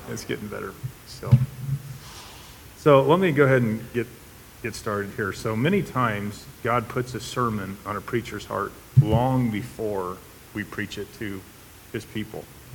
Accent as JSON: {"language": "English", "region": "Montana", "country": "United States", "tie": "born or raised there", "said": "I'm from Montana. I grew up on a ranch."}